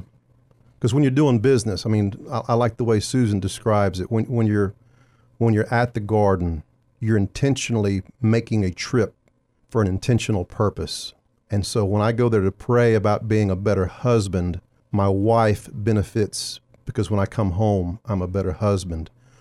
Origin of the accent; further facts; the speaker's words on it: Lakeway, Texas, United States; we're from Lakeway, Texas. We're from Lakeway, Texas, a very affluent area of the southwest side of Austin.